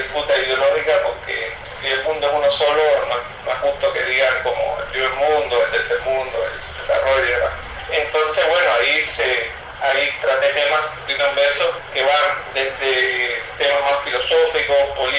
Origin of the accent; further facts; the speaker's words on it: Cuba; now in Uruguay; Uruguayo porque yo soy hijo de un uruguayo y una cubana. O sea, nací en Cuba y viví en Cuba todo mi infancia, juventud y demás, hice incluso hasta el pre en Cuba